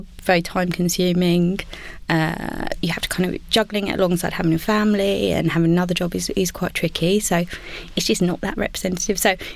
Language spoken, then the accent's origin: English; Brockley, London, United Kingdom; And then I grew up in Brockley. Went away for uni, lived in different countries, lived in different places.